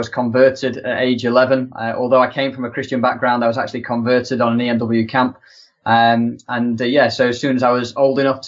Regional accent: Yorkshire and the Humber, United Kingdom; now in Swansea, United Kingdom; I'm half Welsh. My mum was from Tenby. My dad was a Yorkshireman. And me and my brothers, we grew up in Yorkshire.

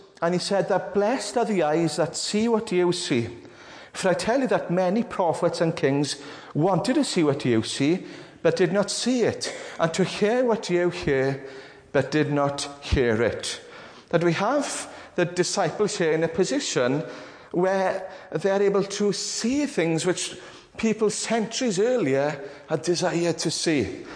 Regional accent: Ammanford, Wales, United Kingdom; I grew up in Armenford.

